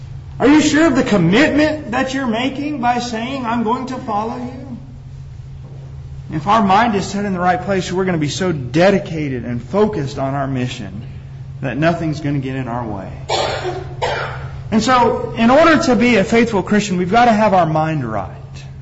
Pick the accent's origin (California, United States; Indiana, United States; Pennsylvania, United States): California, United States; You know, I grew up in California, and there's forest fires all over California right now.